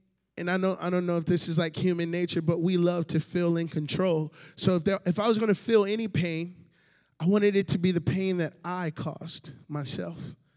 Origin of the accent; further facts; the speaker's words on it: Jonesboro, Georgia, United States; I am from Georgia, born and raised south of Atlanta. I see a hand up in the back. She's like, Georgia, yes. And so Jonesboro is the city I was raised in, Riverdale, Jonesboro, Clayton County area.